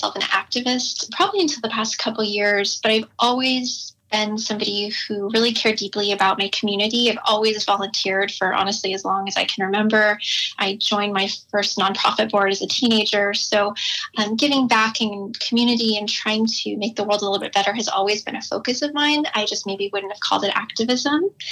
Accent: Washington, United States; So I am in Washington now, and I am actually originally from Washington, although I had quite a lot happen in between. So I'm from a very, very small, quiet, beautiful town in the Olympic National Park.

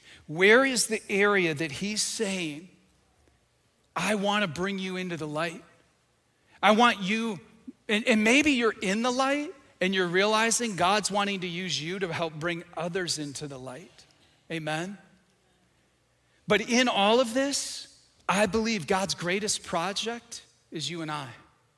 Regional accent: Michigan, United States; now in Florida, United States; I was from Michigan. This happened in northern Michigan.

